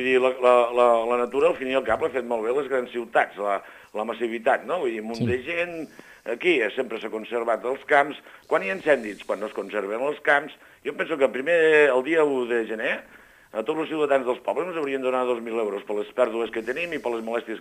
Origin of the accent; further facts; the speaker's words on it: Falset, Catalonia, Spain; D'aquí Falset.